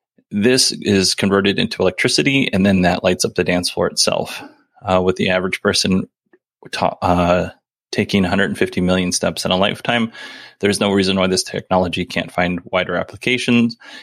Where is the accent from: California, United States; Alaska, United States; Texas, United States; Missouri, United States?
Alaska, United States; I mean, that is the same pickup line I used on my wife, but we grew up in Alaska, so it was a little different.